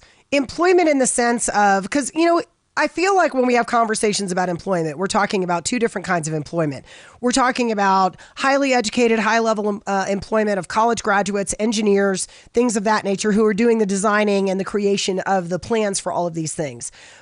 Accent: Florida, United States; I am from Florida, where more than people would like to tell you, people playing sports drop dead of heat exhaustion.

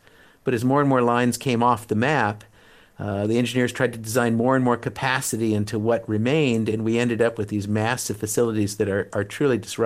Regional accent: Long Beach, California, United States; I grew up in Long Beach, just about a quarter of a mile with what was to become the 405 freeway.

